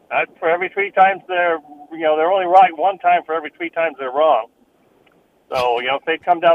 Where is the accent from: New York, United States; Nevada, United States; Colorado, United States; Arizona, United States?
Nevada, United States; Reno; I'm from Reno, but I'm down here on some business right now.